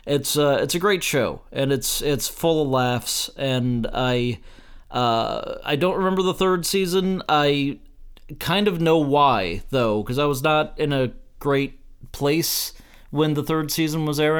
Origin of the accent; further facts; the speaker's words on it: St. Louis, Missouri, United States; That helps because I'm from St. Louis, so I'm interested in her career.